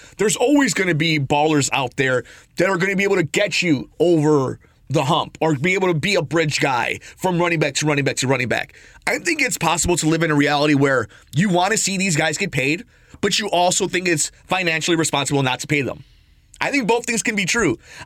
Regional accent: Chicago, Illinois, United States; obviously being Bears fans, growing up in Chicago

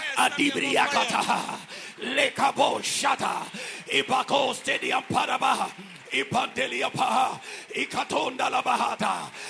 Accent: Ghana; born and bred in Ghana.

